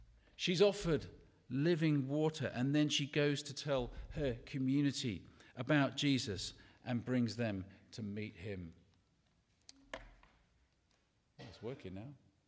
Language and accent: English; London, United Kingdom; When I was growing up in North London, I sadly became one of those people who thought South Londoners were a bit different.